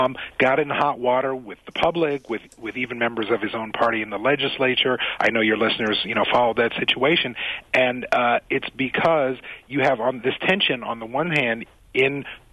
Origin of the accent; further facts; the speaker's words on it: North Carolina, United States; now in Washington, United States; I could work from North Carolina, which is my home state, but I really love Washington, D.C., and I'm here now and getting to know my way around.